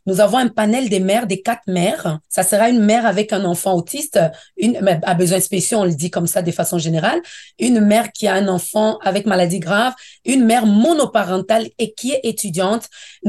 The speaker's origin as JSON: {"language": "French", "country": "DR Congo", "moved": "as an adult", "lives_now": "Canada", "said": "Je suis de la République démocratique du Congo. Là-bas, j'ai eu un baccalauréat en administration des affaires et marketing. J'arrive au Canada"}